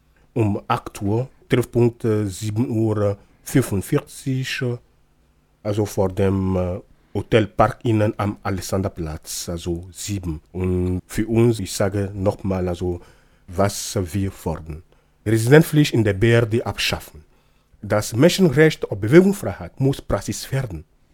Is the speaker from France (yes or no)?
no; Togo; Damals also in meinem Heimatland Togo, als die deutschen Kolonien sind gekommen, haben auch unsere Leute gekämpft.